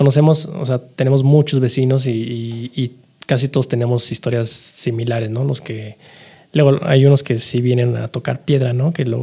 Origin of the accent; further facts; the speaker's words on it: Guadalajara, Jalisco, Mexico; also born or lived in Sonora / Mexico City; Yo crecí en Guadalajara. Okay. Yo me considero tapatío, aunque no nací ahí, ¿no? Toda mi familia es de allá, pero tuve la fortuna por viaje de mi familia. No nací ahí, nací en San Luis, Río Colorado, en Sonora.